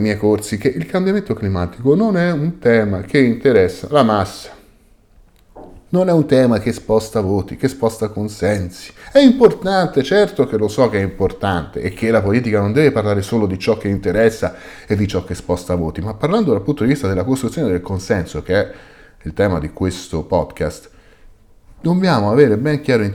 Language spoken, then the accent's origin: Italian; Rome, Lazio, Italy; Sono di Roma io, e se siete di Roma sapete che è così.